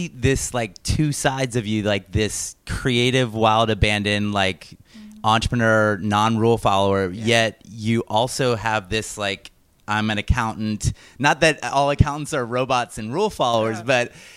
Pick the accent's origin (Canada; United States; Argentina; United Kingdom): United Kingdom; Scotland; I'm Scottish too.